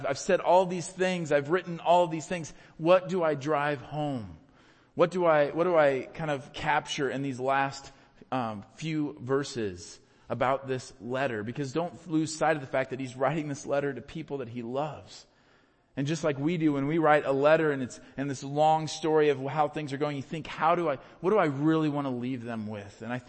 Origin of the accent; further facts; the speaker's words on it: Iowa, United States; I grew up in the suburbs, that doesn't matter. Like, I'm from Iowa, so I inherently just know farming.